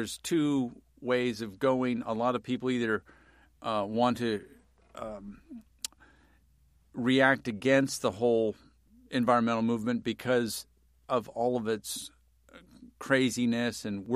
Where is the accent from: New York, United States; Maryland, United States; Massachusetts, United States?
Maryland, United States; Annapolis; When I first saw life when I was growing up in Annapolis, whether it was a crab from the Chesapeake or a box turtle from the woods across the street, I was just enthralled with it.